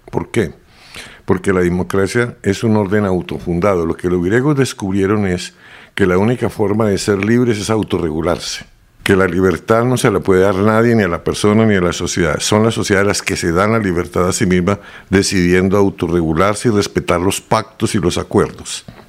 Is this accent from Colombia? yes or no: yes; Colombia; colombiano.